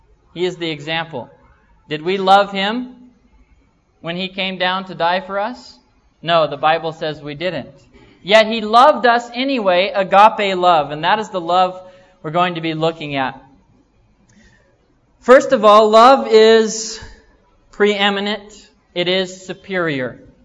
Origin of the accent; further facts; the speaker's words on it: United States; I'm from America and I only speak one language, American. It's not even proper English, amen?